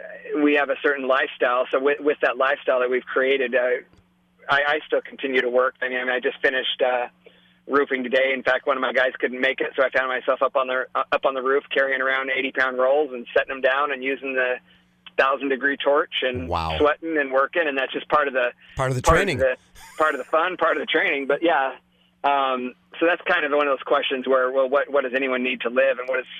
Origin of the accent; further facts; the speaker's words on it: Alaska, United States; I'm from Alaska, we do have a lot of bears, we have bears that come into our backyard